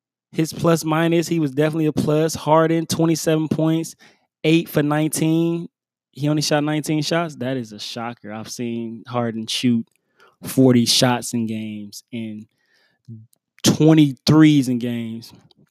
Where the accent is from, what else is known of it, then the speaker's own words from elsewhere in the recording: Detroit, Michigan, United States; So the fact that he's back playing at this level for my hometown, Detroit City, was good, 313. Love my city.